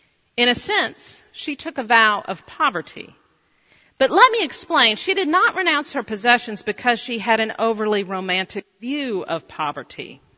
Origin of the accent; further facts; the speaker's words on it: Louisville, Kentucky, United States; Grommire was a Presbyterian and an entrepreneur in Louisville, my hometown.